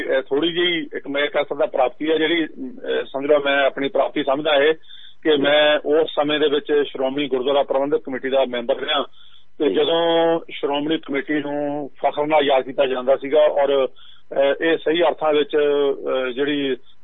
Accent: Dupalpur, Punjab, India; ਆਪਣੇ ਪਿੰਡ ਦੁਪਾਲਪੁਰ, ਜਿਹੜਾ ਕਿ ਜ਼ਿਲ੍ਹਾ ਨਵਾਂਸ਼ਹਿਰ ਦੇ ਵਿੱਚ, ਆਪਣਾ ਜਦੋਂ ਚੰਡੀਗੜ੍ਹ ਆਈਏ ਤਾਂ ਜਾਟਲੇ ਦੇ ਕੋਲ ਸਾਡਾ ਪਿੰਡ ਹੈ ਦੁਪਾਲਪੁਰ, ਤੇ ਬਿਸਤ ਦੁਆਬ ਤੇ ਸਤਲੁਜ ਦੇ ਵਿਚਾਲੇ ਸਾਡਾ ਪਿੰਡ ਪੈਂਦਾ, ਉਸ ਪਿੰਡ ਦਾ ਮੈਂ ਸਰਪੰਚ ਵੀ ਰਿਹਾ।

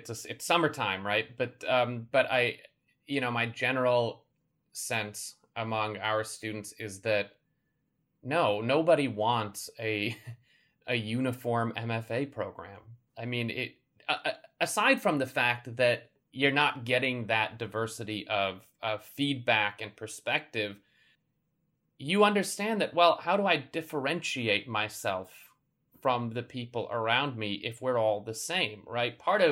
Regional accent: Chicago, Illinois, United States; Growing up in Chicago in the 80s and 90s, it seemed to me that I really might be related to anyone with brown skin and a Bollywood accent.

